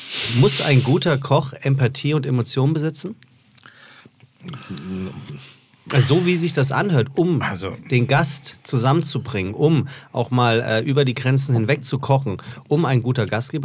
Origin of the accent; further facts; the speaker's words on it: Frankfurt, Hesse, Germany; Also ich bin Frankfurter.